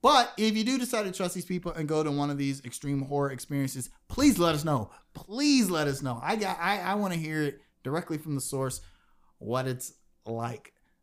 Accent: North Carolina, United States; Because we're from North Carolina.

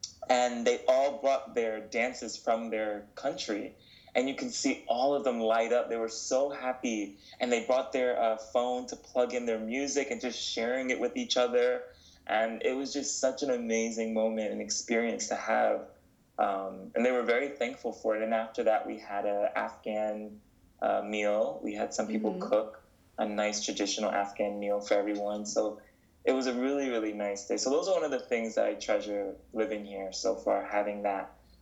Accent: Manhattan, New York, United States; now in Mannheim, Germany; I've lived in Manhattan nearly my entire life.

